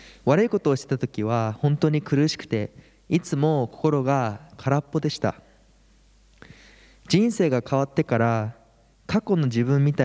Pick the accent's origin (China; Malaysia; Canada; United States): Canada; moved away; also born or lived in Japan; 私は日本で生まれましたが、1歳の時にカナダに引っ越したので、ほぼカナダ育ちです。牧師家庭で育ちましたが、小さい時からずっと教会に通っていましたが